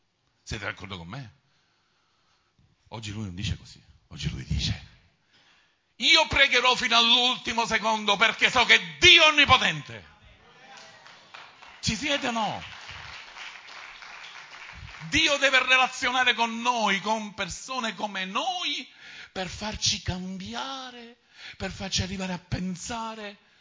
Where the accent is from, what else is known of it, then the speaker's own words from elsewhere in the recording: Palermo, Sicily, Italy; no, da buon palermitano, come si dice?